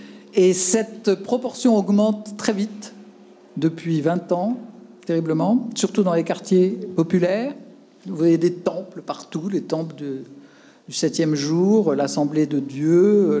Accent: Hauts-de-France, France; je suis d'une vieille région industrielle, je suis du Nord de la France.

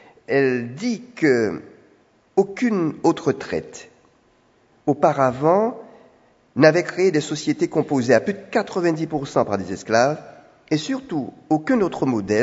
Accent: Guadeloupe; Chez nous, en Guadeloupe

